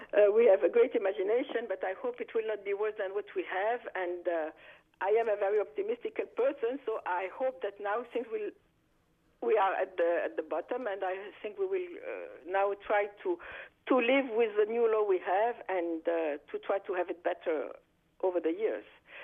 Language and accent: English; France; moved away; I am an immigrant. I came from France.